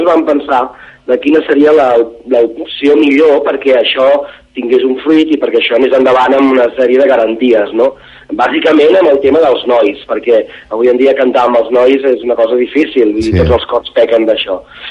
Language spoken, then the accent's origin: Catalan; Barcelona, Catalonia, Spain; Nosaltres som del barri de Gràcia, de Barcelona